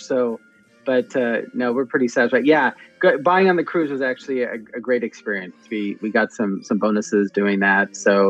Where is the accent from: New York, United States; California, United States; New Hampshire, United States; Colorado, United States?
California, United States; So we're in Arizona right now, but we're actually from California originally.